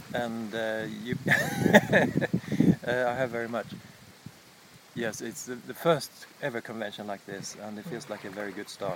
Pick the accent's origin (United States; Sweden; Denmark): Sweden; Stockholm, Stockholm County; from Stockholm.